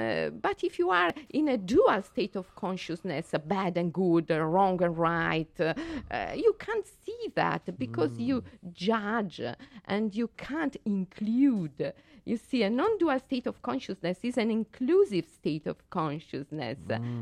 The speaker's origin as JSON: {"language": "English", "country": "Italy", "tie": "born or raised there", "second_language": "English", "moved": "as an adult", "lives_now": "Switzerland", "said": "No, I grew up in Italy. I'm Italian."}